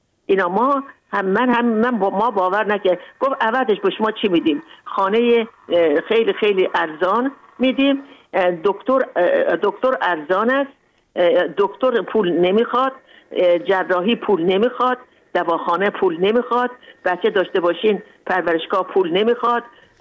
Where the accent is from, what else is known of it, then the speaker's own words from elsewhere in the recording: Mashhad, Razavi Khorasan, Iran; also born or lived in Moscow; now in Tajikistan; بزرگ شدم در مشهد، در مشهد درس خوندم، بزرگ شدم.